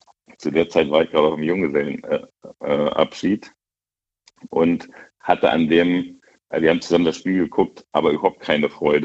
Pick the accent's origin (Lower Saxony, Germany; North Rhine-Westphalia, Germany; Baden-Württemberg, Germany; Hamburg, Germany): Lower Saxony, Germany; Wolfsburg; born there; Und ich bin, ich sage immer gerne, Eingeborener, also wirklich gebürtiger Wolfsburger.